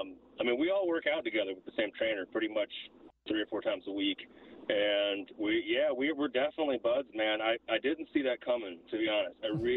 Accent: Atlanta, Georgia, United States; Growing up in Atlanta, I was both a Tech and a Georgia fan, and I think you'll find that among some people.

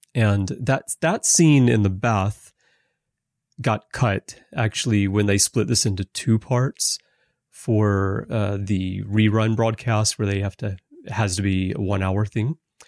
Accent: Alabama, United States; It stood out more in 1995, especially where I lived at the time when I was growing up in Alabama.

